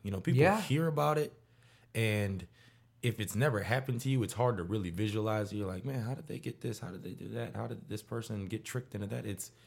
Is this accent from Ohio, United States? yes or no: no; Madison, Wisconsin, United States; also born or lived in San Antonio; Raised in Madison, Wisconsin.